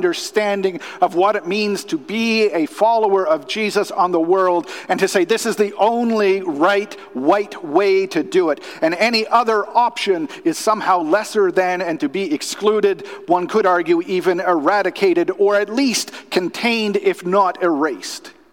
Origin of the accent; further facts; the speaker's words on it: Newfoundland and Labrador, Canada; I'm from Newfoundland, where we speak real English, by the way.